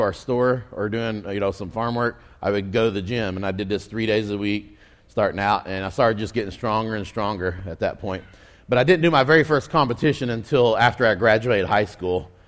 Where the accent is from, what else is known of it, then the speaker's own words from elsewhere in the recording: Mustang, Oklahoma, United States; I grew up in Mustang, Oklahoma. It's a small town outside of Oklahoma City. We grew up doing farm work, watermelon, pumpkins, cantaloupes.